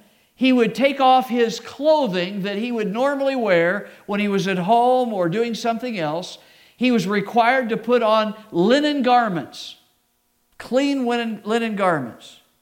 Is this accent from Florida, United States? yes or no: no; Phoenix, Arizona, United States; I grew up in Phoenix, basically, up to the eighth grade.